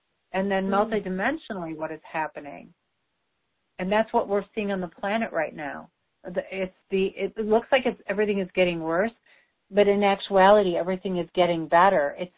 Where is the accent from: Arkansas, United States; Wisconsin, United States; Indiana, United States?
Wisconsin, United States; I'm from Wisconsin. I have traveled quite a bit, but I always found myself back to Wisconsin